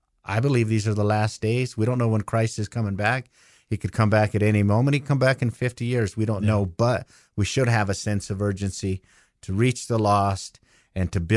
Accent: Colorado, United States; Yeah, born and raised in Colorado. That's why I'm a Denver Bronco fan.

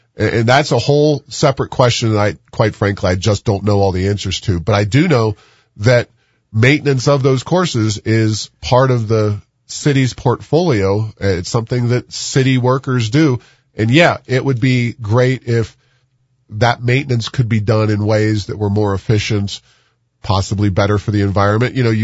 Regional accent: Cincinnati, Ohio, United States; Other cities across the country, New York City, Los Angeles, my hometown of Cincinnati, all have done private golf courses.

